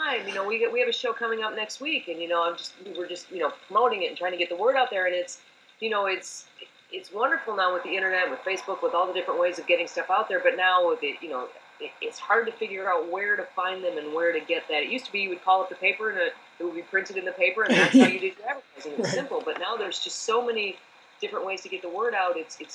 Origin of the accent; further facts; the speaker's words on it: Detroit, Michigan, United States; now in Los Angeles, United States; I mean, I grew up in Detroit, and I started doing comedy when, you know, Tim Allen had his show and Roseanne Barr and all